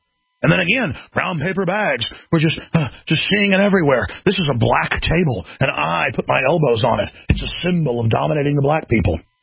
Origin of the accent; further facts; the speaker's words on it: Dallas, Texas, United States; And I grew up in Dallas, Texas, that had a lot of racial tension.